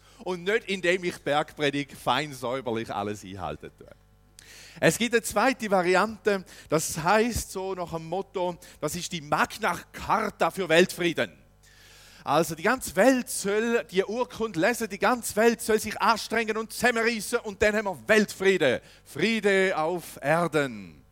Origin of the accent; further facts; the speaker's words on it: Weinfelden, Thurgau, Switzerland; Erlen, kleines Dorf im Thurgau, bei Weinfelden in der Nähe. Genau. Und dort bin ich Pastor. Ich bin auch dort aufgewachsen. Das ist meine Heimatgemeinde.